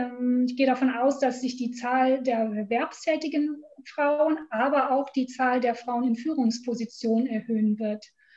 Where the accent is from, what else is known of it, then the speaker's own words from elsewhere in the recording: Lower Saxony, Germany; now in Aachen, Germany; ich komme gebürtig aus Niedersachsen. Ich habe früher hier in Aachen Wirtschaftsgeografie studiert